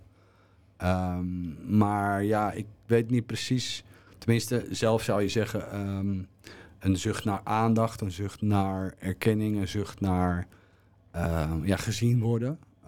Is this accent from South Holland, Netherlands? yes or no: no; Soest, Utrecht, Netherlands; born there; Ik ben geboren in Soest, een klein dorpje tussen Hilversum en Amersfoort.